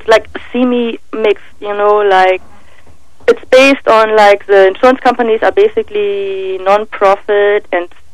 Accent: Germany; moved away as an adult; now in United States; 7 years, yeah, and I'm also originally from Germany.

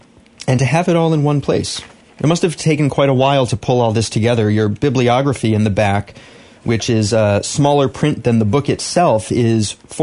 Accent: New England, United States; I'm originally from New England, so I got all sorts of European-drenched history regarding the native peoples in New England.

